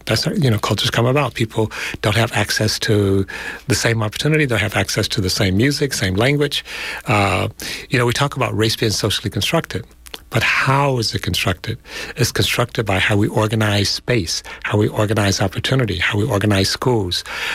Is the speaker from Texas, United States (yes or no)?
no; Detroit, Michigan, United States; I'm from Detroit, which was featured prominently in the uprisings. I grew up in Detroit, went to segregated schools.